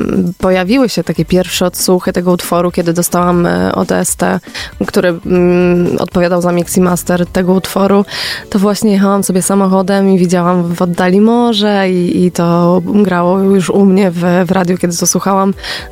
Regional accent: Pabianice, Łódź Voivodeship, Poland; Pochodzę z Pabianic, natomiast czasem przebywam w Łodzi.

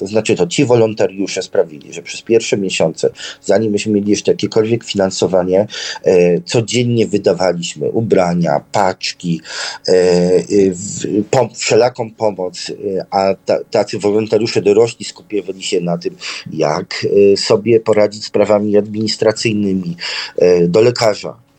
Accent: Pomeranian Voivodeship, Poland; No, u nas na Kaszubach ludzie nie zawiedli.

